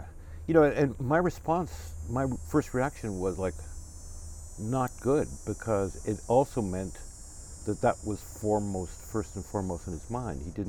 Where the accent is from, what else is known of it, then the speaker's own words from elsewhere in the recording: Canada; And I came from Canada, you know, I never handled a gun.